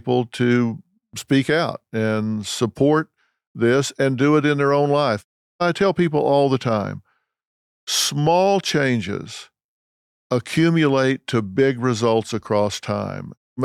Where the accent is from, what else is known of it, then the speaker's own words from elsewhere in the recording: Texas, United States; I'm from Texas, so when I say it, I do it.